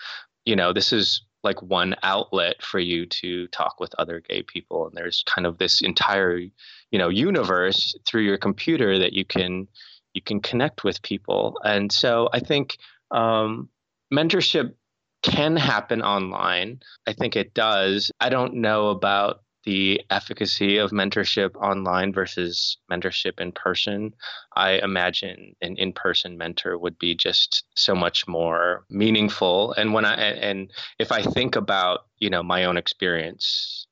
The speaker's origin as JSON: {"language": "English", "region": "North Dakota", "country": "United States", "tie": "born or raised there", "said": "I grew up in North Dakota. I was an Asian kid."}